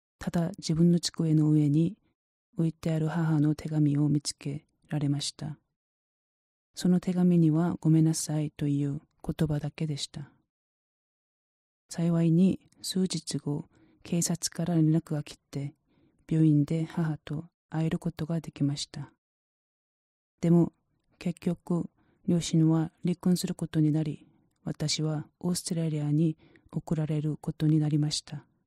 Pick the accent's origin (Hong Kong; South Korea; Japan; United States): South Korea; born there; Japanese is a second language; まだ拙い日本語ですが、この証を通して神様の愛と恵みが皆様の心に届きますようにお祈りします。私は韓国で仏教の家柄で生まれました。